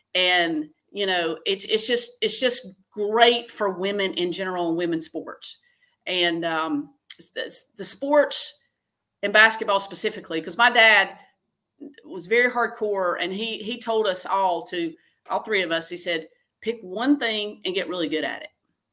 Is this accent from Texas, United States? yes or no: no; South Carolina, United States; he came from Podunk, Indiana, and I came from Podunk, South Carolina.